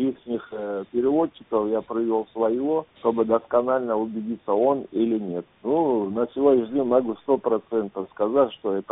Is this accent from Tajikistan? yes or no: yes; Tajikistan; Ну, сам как бы узбек, гражданин Таджикистана.